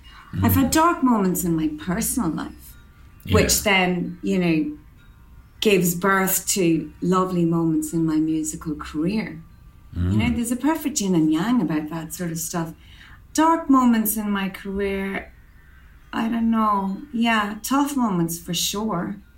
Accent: Ireland; excuse my language again, but I am Irish, you know

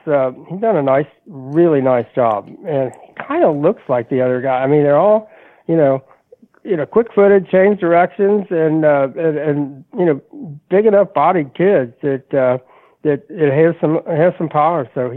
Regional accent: Kentucky, United States; I mean, I grew up in Kentucky.

